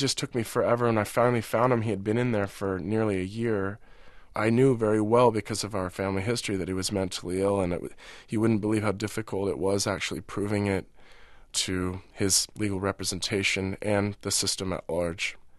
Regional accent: Santa Cruz, California, United States; born there; also born or lived in Lake Tahoe; I was born in Santa Cruz, California. When they put me into foster care, at first it was in the mountains of Santa Cruz Mountains. And then they moved me up just underneath Lake Tahoe.

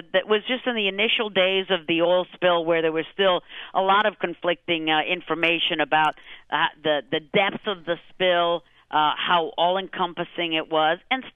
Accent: Florida, United States; And there's still a lot of speculation in my home state of Florida about if it's going to get down there.

